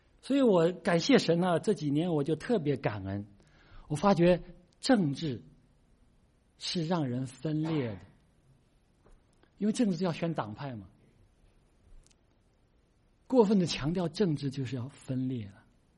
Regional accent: China; now in United States; 我是从大陆来的，我现在拿的是美国护照

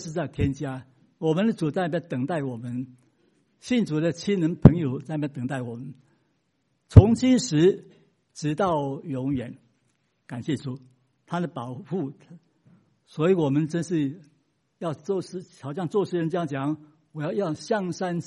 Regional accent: Philippines; 我在菲律宾长大

